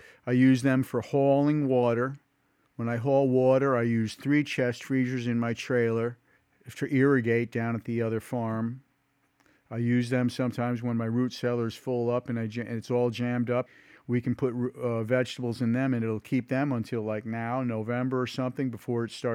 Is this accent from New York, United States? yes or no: yes; Bronx, New York, United States; also born or lived in Manhattan; I was born in Manhattan and raised, grew up from a child in the Bronx.